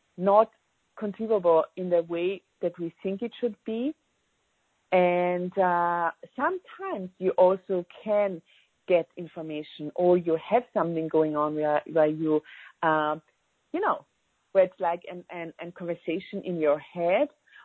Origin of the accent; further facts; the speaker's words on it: Austria; first language German; English is a second language; I'm from Austria. My first language is German, and I love that.